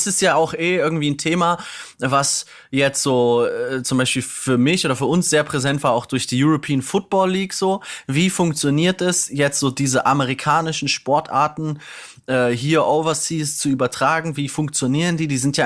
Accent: Kassel, Hesse, Germany; Aus meiner Heimat in Nordhessen, wo die Kassel Huskies so über Jahre hinweg so das Thema waren, immer irgendwie, also ich bin aufgewachsen in der Eissporthalle

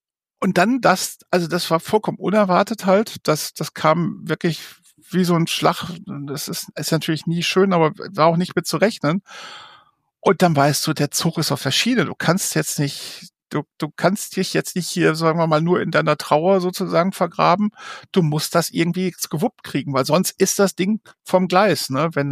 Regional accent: North Rhine-Westphalia, Germany; in der Westmünsterlandhalle in Heiden war das. Das ist ganz nah meinem Geburtsort oder meinem Heimatort.

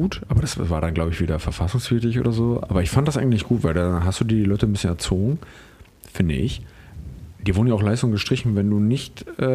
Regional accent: East Germany, Germany; Also wir kommen ja beide nun aus Ostdeutschland.

